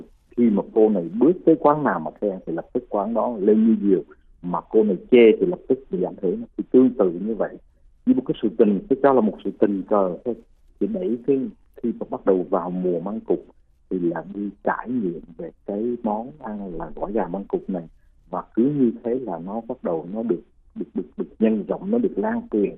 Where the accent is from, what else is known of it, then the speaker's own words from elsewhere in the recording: Huế, Thừa Thiên Huế, Vietnam; tôi thì dân gốc Huế